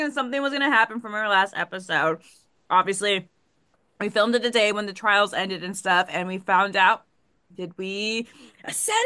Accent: El Paso, Texas, United States; I'm in El Paso, Texas, back in my hometown.

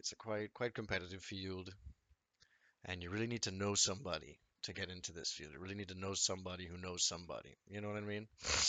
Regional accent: Trinidad & Tobago; now in United States; growing up in Trinidad, it was a very strict regime for schools. I had always been pretty good at studying just to survive growing up as a kid in Trinidad. But coming to America

